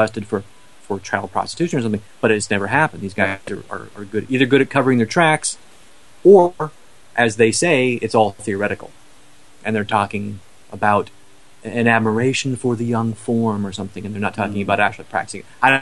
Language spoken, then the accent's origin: English; Nebraska, United States; now in New York, United States; Well, I wasn't in Nebraska when Psychotronic came out. I was already here.